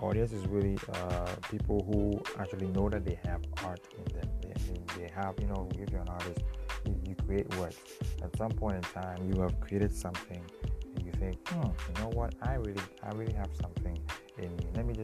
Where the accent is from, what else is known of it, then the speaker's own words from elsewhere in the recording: Ghana; So I'm in Ghana. I'm a Ghanaian, and I'm in Africa.